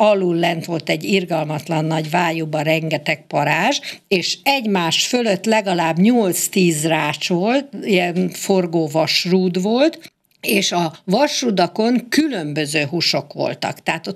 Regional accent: Hungary; Kikértem magamnak, hogy én magyar vagyok, minden.

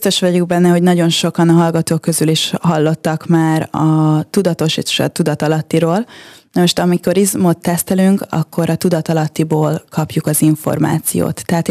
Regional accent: Hungary; now in Ilkley, United Kingdom; vagy esetleg hazavissza Magyarországra, és a többi, és a többi. Hát az lett a vége, hogy felköltöztem Skóciához elég közel, de még mindig Angliába, egy nagyon kicsi kisvárosba.

